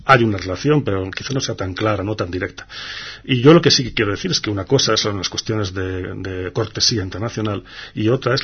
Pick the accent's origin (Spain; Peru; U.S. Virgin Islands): Spain; y lo digo como español